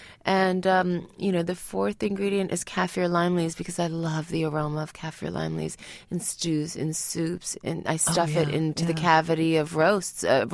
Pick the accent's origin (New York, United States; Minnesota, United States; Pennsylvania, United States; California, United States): New York, United States; New York City; And I think, you know, New York City and growing up in New York City really has formed my culinary identity.